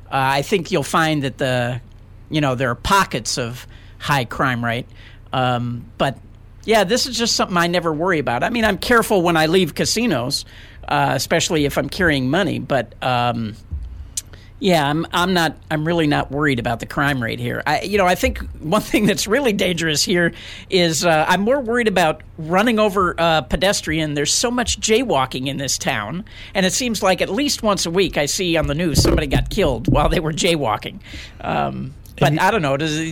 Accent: Illinois, United States; I mean, I grew up near Chicago, so anybody who's grown up near a major city, I think, feels the same way, right?

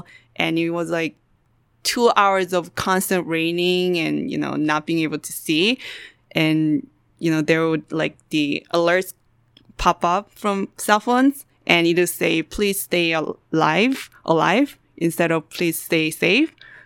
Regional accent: New York City, New York, United States; now in Las Vegas, United States; So I actually just started driving when I moved to Vegas last year because I'm from New York City and people don't drive in New York City.

